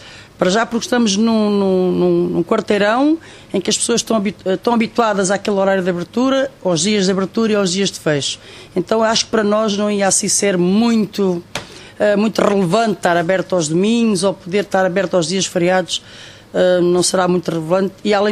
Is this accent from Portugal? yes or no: yes; Setúbal, Portugal; now in Bern, Switzerland; Eu venho do sul de Portugal, eu venho perto de Lisboa, de Setúbal, e estou na Suíça há 23 anos já, aqui.